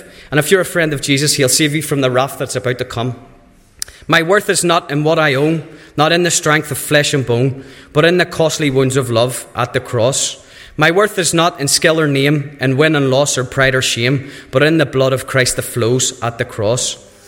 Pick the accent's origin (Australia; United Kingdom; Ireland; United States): Ireland; Rathcoole; I was born and reared in Rathcoole, later moving to Monkstown.